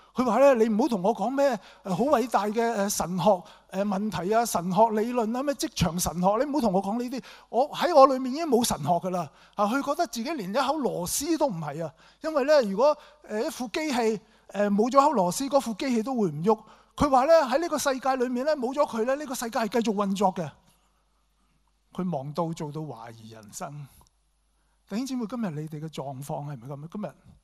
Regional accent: Hong Kong; 其實咧，我作為香港人咧就唔係好中意翻工嘅啫。

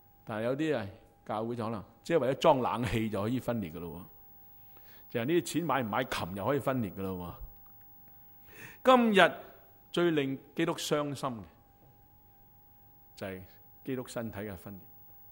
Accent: Hong Kong; 所以今日我哋聽到我哋香港人都話

